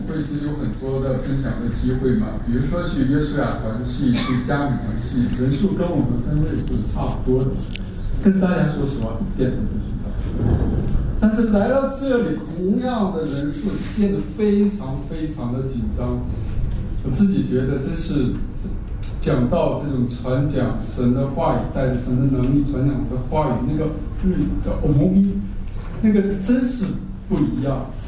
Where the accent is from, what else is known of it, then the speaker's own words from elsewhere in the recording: Northeast China, China; accent: Northeastern Mandarin; 用我们东北话说